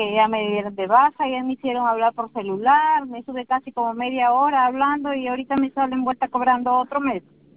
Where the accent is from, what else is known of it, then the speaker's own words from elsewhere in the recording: Chulucanas, Piura, Peru; ahorita yo soy de Chulucana, me he venido más bien acá a Piura.